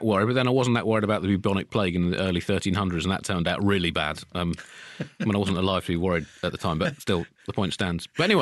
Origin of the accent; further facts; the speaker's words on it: United Kingdom; If I had to prove that I'm British, well, I don't know. I mean, obviously, if you cut me, I bleed red, white and blue